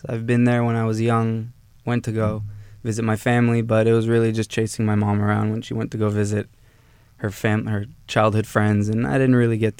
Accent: Los Angeles, California, United States; also born or lived in Israel; I was born and raised here in San Fernando Valley in Los Angeles.

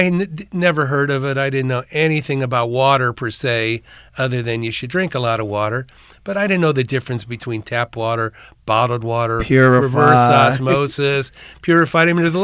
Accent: Ohio, United States; I loved it because I grew up in Ohio, you know, half black, half white high school, junior high.

